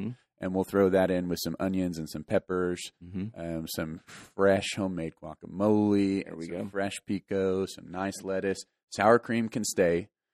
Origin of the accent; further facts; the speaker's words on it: San Antonio, Texas, United States; I think I would have to give a nod to the food I grew up eating over in San Antonio.